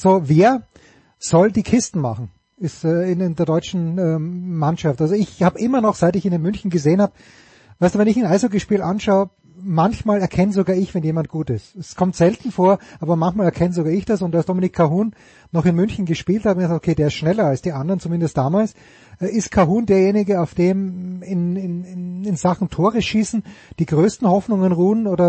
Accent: Austria; ich bin Österreicher.

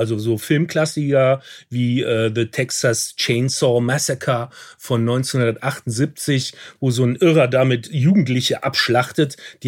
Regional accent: Rhineland, Germany; Oh, das kann ich als Rheinländer nicht aussprechen.

